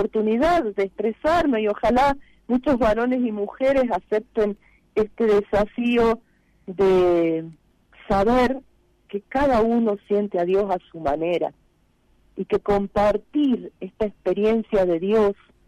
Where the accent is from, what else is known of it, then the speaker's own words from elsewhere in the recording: Tucumán, Argentina; en Tucumán, que yo soy tucumano